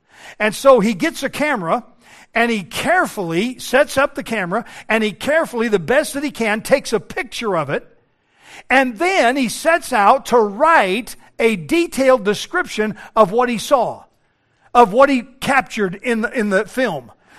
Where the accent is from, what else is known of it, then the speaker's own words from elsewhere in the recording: Denver, Colorado, United States; born there; It's like the Rocky Mountains in Colorado, where I was born in Denver.